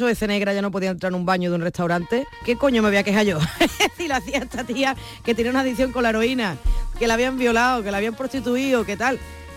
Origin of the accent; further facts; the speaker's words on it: La Línea de la Concepción, Andalusia, Spain; yo siento mucho arraigo por mi tierra, me encanta Andalucía, me encanta Cádiz, me encanta la línea.